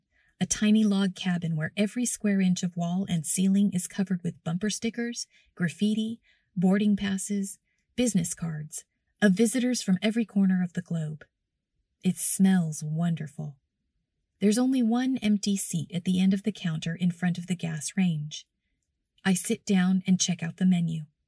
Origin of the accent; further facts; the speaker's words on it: United States; I use the excuse of being American. I forgot about the metric system